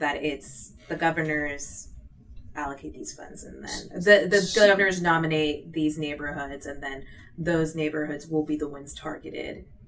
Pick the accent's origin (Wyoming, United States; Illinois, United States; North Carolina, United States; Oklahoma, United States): Illinois, United States; Chicago; Chicago is a state. I'm from Chicago.